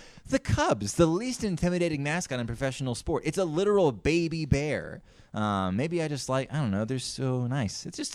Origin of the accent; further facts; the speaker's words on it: Florida, United States; And I grew up in Florida, but the culture there, the baseball culture there was really not so good.